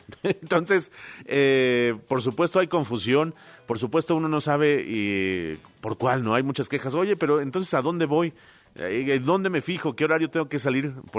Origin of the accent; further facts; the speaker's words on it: Mexico; no somos nativos, somos latinos, somos mexicanos, hablamos español